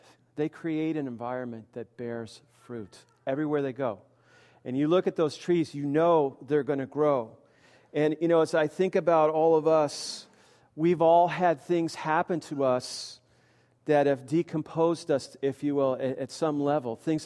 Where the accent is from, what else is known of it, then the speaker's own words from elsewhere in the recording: New England, United States; Now, I come from New England